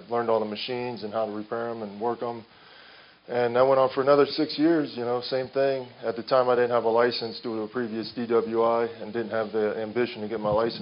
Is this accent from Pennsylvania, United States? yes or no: no; Florida, United States; I'm from Manatee County. I grew up in a dysfunctional alcoholic family.